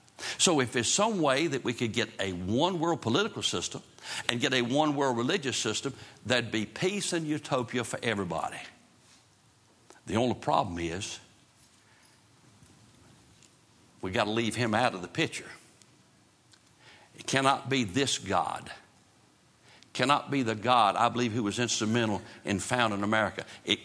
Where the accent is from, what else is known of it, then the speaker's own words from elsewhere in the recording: North Carolina, United States; I'm glad I was born in North Carolina. I'm glad I'm a Tar Heel. I'm glad that I am an American.